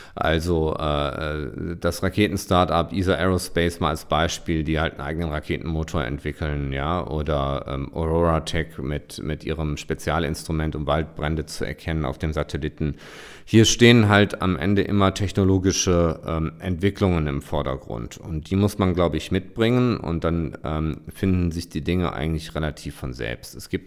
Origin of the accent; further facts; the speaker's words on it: Germany; Und ich finde es wichtig, dass wir als Deutsche mit dabei sind.